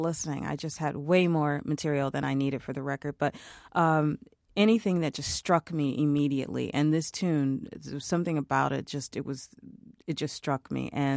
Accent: Detroit, Michigan, United States; Pretty different than growing up in Detroit.

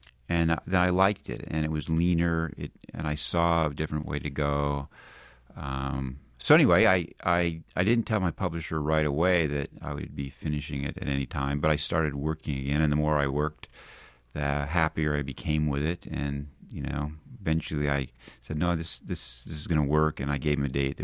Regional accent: Oregon, United States; I grew up in Oregon, which is a Pac-10 school, Oregon State University.

